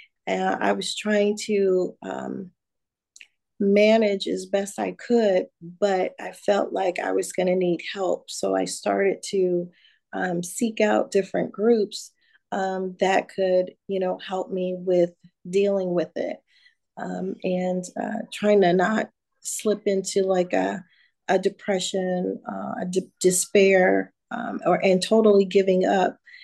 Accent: St. Louis, Missouri, United States; Yes, I am originally from St. Louis.

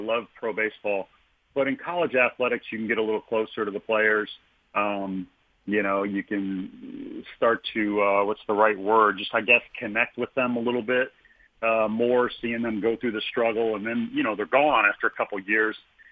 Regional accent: Kentucky, United States; Like when I grew up in Kentucky, my dad says, son, we're whiskey, basketball, and horse racing.

